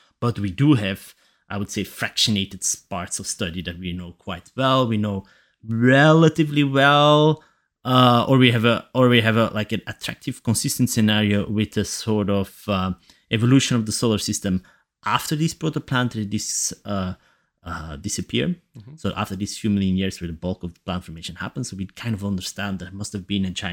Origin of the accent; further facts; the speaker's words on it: Belgium; I'm from Belgium